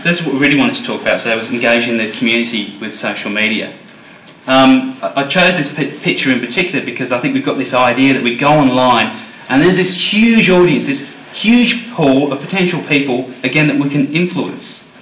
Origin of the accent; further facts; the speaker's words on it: New South Wales, Australia; my home state of New South Wales